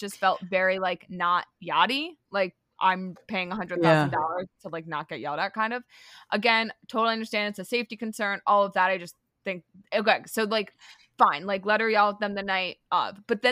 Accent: Philadelphia, Pennsylvania, United States; if I tell them I'm from Philly, the response is always, damn, every person I meet from Philly is so fucking chill.

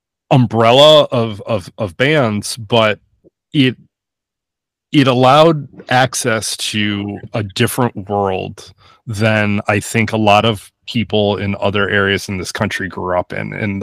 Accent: Detroit, Michigan, United States; So I grew up in Michigan, and Southeast Michigan, Metro Detroit

